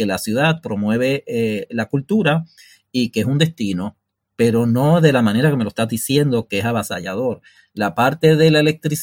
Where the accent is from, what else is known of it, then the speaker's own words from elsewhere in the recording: Mayagüez, Puerto Rico; Indistintamente de las edades que nosotros tengamos, Mayagüez es una región, si crecimos o somos de Mayagüez, distinta al resto del país